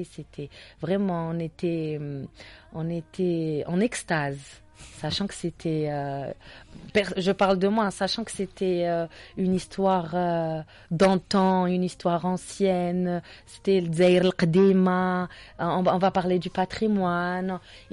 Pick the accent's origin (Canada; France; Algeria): Algeria; Algiers, Algiers Province; Je suis native de Bellecour. Berbolezor, comme on dit.